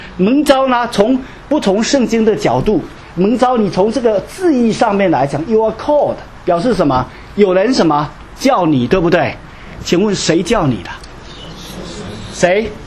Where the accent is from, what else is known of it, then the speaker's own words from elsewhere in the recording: China; 我们今天能活在作为中国人，可以说是我们最幸福的一代